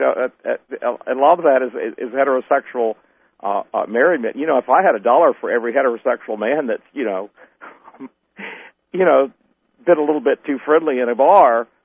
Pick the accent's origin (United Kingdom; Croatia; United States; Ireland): United States; Southern US; And, you know, I grew up in the South. I grew up with the same prejudices that everybody else did against homosexuals.